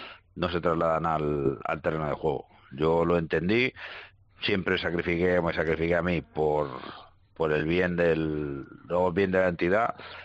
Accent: Balearic Islands, Spain; Siendo mallorquín y habiendo tenido la suerte de ganar títulos

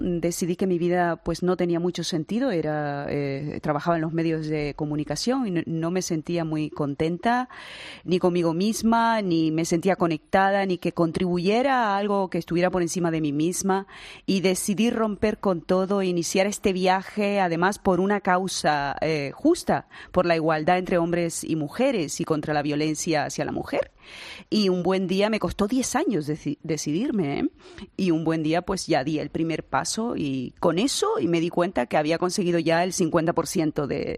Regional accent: Canary Islands, Spain; volé desde Canarias, de donde soy, a Sudáfrica

